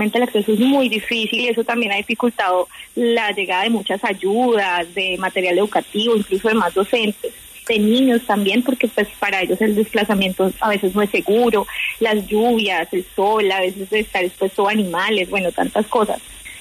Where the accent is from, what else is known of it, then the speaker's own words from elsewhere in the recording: Ibagué, Tolima, Colombia; also born or lived in Armenia; Yo soy de Armenia, pero toda mi vida he vivido acá en Ibagué.